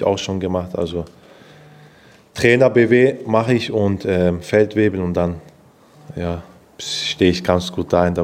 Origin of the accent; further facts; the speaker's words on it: Stuttgart, Baden-Württemberg, Germany; now in Korntal-Münchingen, Germany; ich bin 26 Jahre alt, komme ursprünglich aus Stuttgart-Freiberg, wohne derzeit in Korntal-Münchingen.